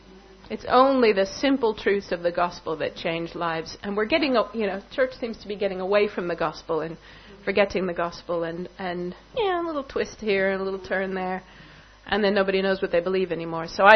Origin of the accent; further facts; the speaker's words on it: Colorado Springs, Colorado, United States; also born or lived in Los Angeles; I mean, I'm from Los Angeles, okay? The smallest city I ever lived in was 600,000 people, Colorado Springs, where I did most of my growing up.